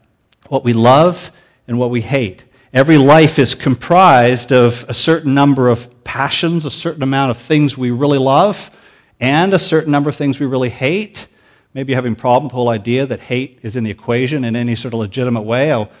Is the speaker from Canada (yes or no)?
yes; Canada; And besides that, I'm Canadian.